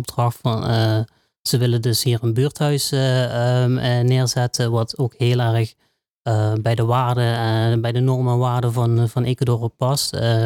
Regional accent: Heerlen, Limburg, Netherlands; Ik ben student van Fontys. Ik kom uit Heerlen, ik ben 26 jaar

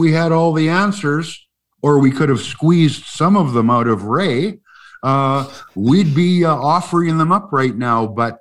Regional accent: Vancouver, British Columbia, Canada; growing up in Vancouver, I had an aunt who lived in Seattle.

